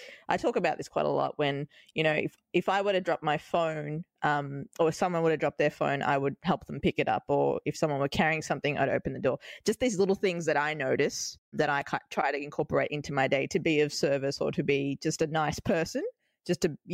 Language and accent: English; Melbourne, Victoria, Australia; now in New York, United States; I'm from Melbourne, Australia, we have a population of around 2 to 3 million people.